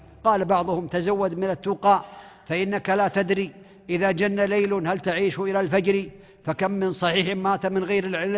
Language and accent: Arabic; Saudi Arabia